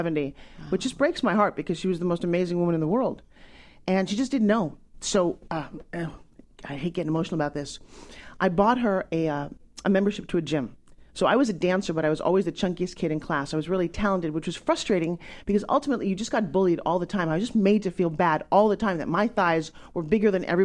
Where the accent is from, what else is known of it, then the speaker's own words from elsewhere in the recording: Long Island, New York, United States; And it was also when I grew up in Long Island, it was the time when fast food came out.